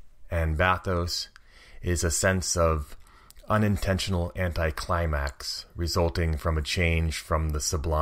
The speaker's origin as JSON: {"language": "English", "town": "Portland", "region": "Oregon", "country": "United States", "said": "from Portland, Oregon, reading my poem"}